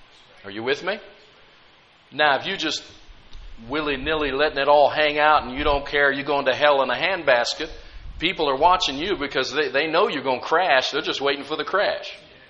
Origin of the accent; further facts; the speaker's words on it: Athens, Attica, Greece; we actually lived in Athens. And I remember growing up in Athens and seeing things